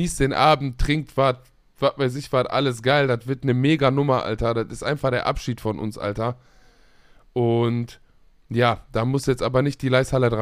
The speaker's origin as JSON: {"language": "German", "town": "Leipzig", "region": "Saxony", "country": "Germany", "said": "Wir dachten, wir kommen aus Leipzig und machen einen Podcast für so einen Haufen."}